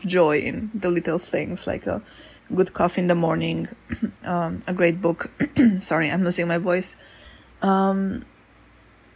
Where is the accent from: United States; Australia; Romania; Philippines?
Romania; moved away; also born or lived in Switzerland; In the beginning of January, I lived in Brasov, Romania. I'm originally from Romania, so I wanted to go back to my country for a few months.